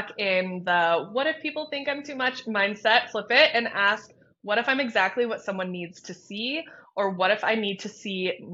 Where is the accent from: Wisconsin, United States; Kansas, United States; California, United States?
Kansas, United States; Growing up in the Midwest, you know, growing up, I literally remember in high school showing up in heels my first week of school in Kansas